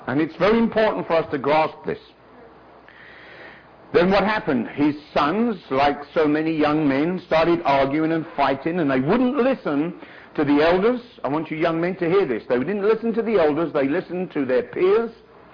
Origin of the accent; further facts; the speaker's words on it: London, United Kingdom; born there; I was born in London.